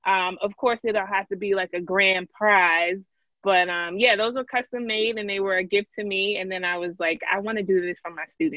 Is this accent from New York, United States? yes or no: yes; New York, United States; I call them Uptowns. I'm from New York.